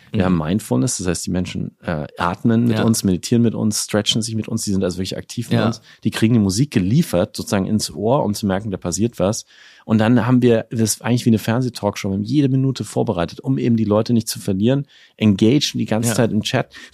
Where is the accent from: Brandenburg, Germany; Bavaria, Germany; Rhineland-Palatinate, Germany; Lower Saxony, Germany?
Bavaria, Germany; Nuremberg; Ich habe gerade erst mit dem Pfarrer meiner Heimatgemeinde in Nürnberg auf Zoom gesprochen